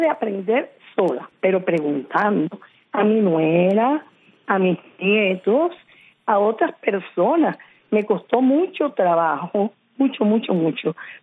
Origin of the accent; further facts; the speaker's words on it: Sancti Spíritus, Cuba; no solamente somos espirituanos, también somos cubanos.